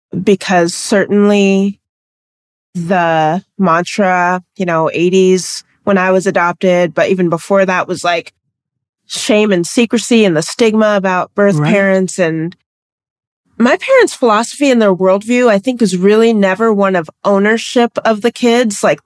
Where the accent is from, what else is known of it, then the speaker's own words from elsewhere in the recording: Washington, United States; also born or lived in Tennessee; I was born in Tennessee, placed in foster care right out of the hospital, basically, and then was adopted across the country to Washington State.